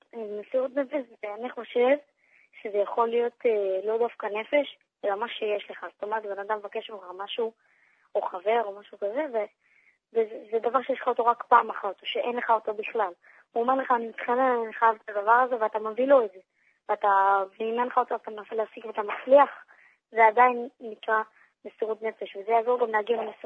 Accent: Tel Aviv, Tel Aviv District, Israel

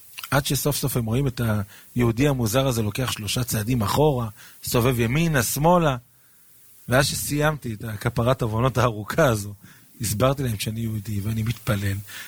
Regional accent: Netanya, Central District, Israel; אני גדלתי כילד בנתניה. נתניה של היום זה לא נתניה של פעם. היה מקום חילוני למהדרין מן המהדרין.

